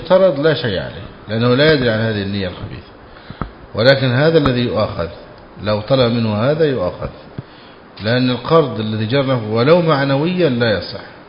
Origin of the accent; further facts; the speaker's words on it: Egypt; عندنا في مصر شيء اسمه الغروقة